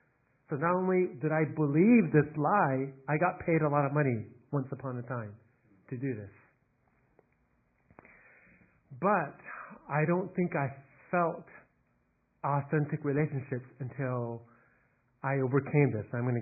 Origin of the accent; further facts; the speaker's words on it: United States; I am Chinese American.